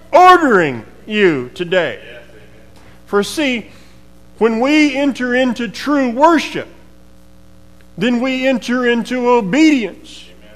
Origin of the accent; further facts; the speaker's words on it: the South, United States; I grew up in the South, not knowing that a football and a baseball and a golf ball existed.